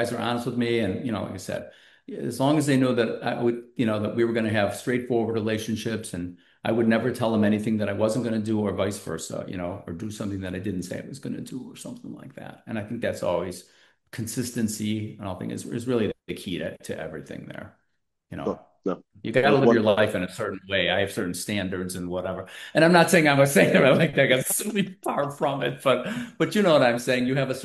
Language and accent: English; Skokie, Illinois, United States; I was this guy from Skokie, and all of a sudden my wife kind of got me into this kind of stuff.